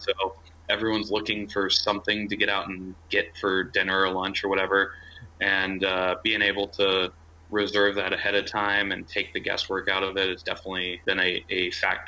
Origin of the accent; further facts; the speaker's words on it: Coppell, Texas, United States; also born or lived in Austin; So I grew up just outside Dallas, a little suburb called Coppell. Grew up there, spent my entire childhood through high school there